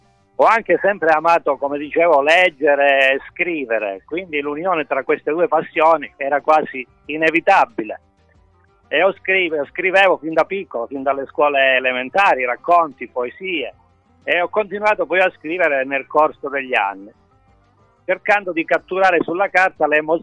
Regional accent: Calabria, Italy; Sono un musicista, cantautore e sono calabrese perché vivo in Calabria

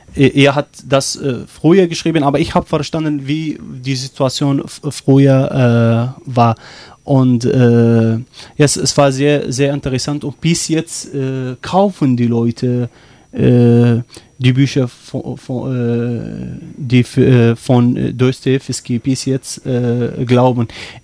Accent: Iraq; German is a second language; ich komme aus dem Irak

